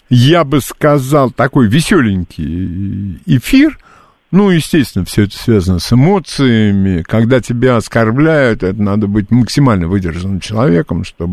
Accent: Moscow, Russia; Я москвич, да, потому да, что да. Я живу в Москве, потому что папа у меня, папа, он из-под Полтавы

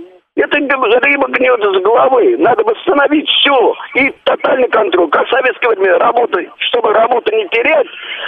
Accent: Nizhny Novgorod Oblast, Russia; Я вот сам родом из Горьковской области, это Нижний Новгород.

